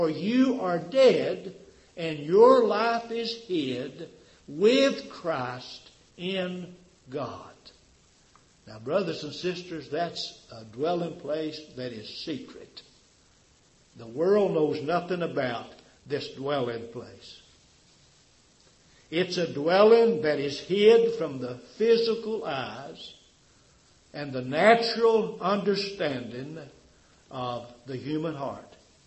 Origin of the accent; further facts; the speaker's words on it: Tennessee, United States; I was raised down in Tennessee on a farm. My dad owned a little farm.